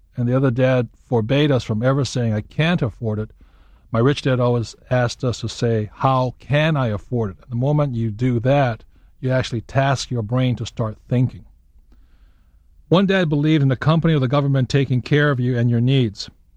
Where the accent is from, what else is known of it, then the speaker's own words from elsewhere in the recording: Hawaii, United States; I'm a fourth-generation Japanese-American growing up in Hawaii.